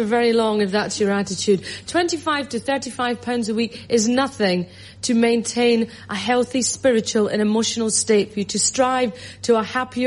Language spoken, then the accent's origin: English; United Kingdom; As British people, I understand how we find it very hard to break through that stiff upper lip exterior